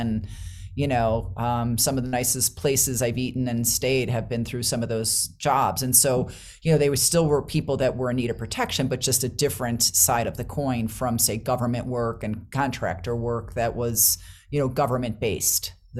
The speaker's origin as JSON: {"language": "English", "country": "United States", "said": "Yeah, so I'm from the United States, because I know, you know, obviously you have an expansive listenership."}